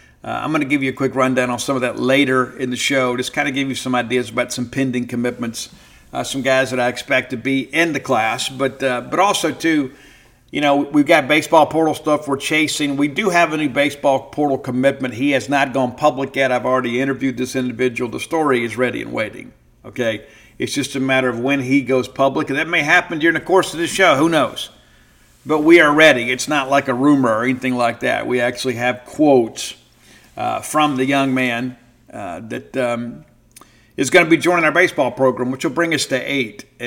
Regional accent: Mississippi, United States; I'm not judging, but I'm from South Mississippi. We have to have ranch dressing on it

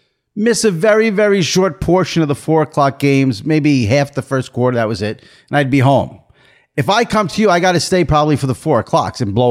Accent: New York City, New York, United States; Growing up in New York City myself, as a kid, being a Met fan, we would call the Yankees the Crankies

